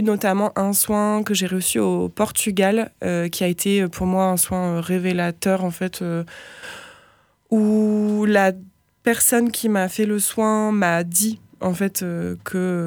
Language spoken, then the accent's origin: French; Lille, Hauts-de-France, France; je suis praticienne de shiatsu depuis 3 ans. Je viens de Lille à la base et ça fait 6 ans que je suis arrivée en Aveyron.